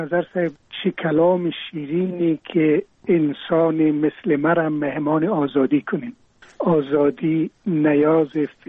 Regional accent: Afghanistan; also born or lived in Iraq; سال 52 که از عراق پس اومدیم، یک ذره مرا به مشکل در مکتب پذیرفتن

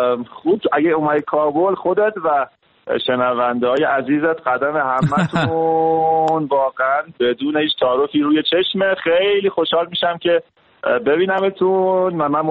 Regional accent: Iran; من به عنوان یه ایرانی

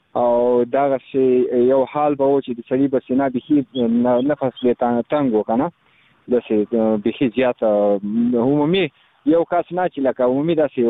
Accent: Khost, Afghanistan; بس زه خو د خوست ولایت مربوط یم مرکز اوسیدونکو یم

